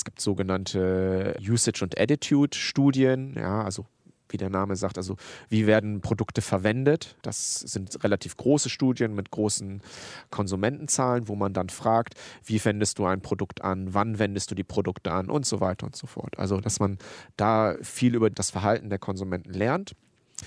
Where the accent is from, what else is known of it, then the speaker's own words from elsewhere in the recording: India; now in Hamburg, Germany; wenn man jetzt gerade hier in Hamburg, weiß ich nicht, 0 Grad und in Indien, wo ich herkomme, sind es 25 Grad.